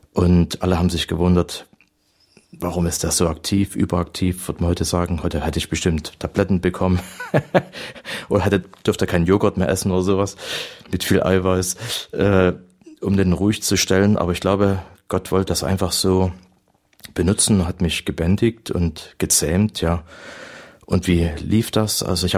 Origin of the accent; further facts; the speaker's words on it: Pirna, Saxony, Germany; now in Ireland; ich komme aus Sachsen und wie ich manchmal sage, Obersachsen. Und gebürtig aus Pirna bei Dresden, vielleicht bekannt durch die vielen Hochwasser der Elbe. Und jetzt bin ich aber in Irland. Und jetzt aber hier in Balderschwang